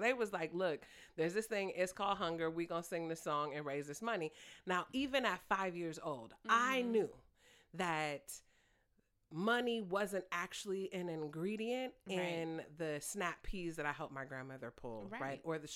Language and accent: English; Oakland, California, United States; Because I'm from East Oakland, which is about as wide as an airplane